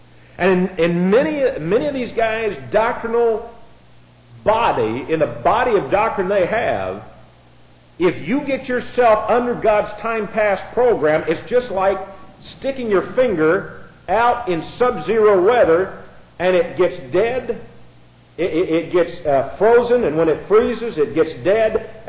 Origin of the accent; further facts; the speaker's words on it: Indiana, United States; I'm from Indiana where the air is thick, and from North Carolina, the air is thick here too.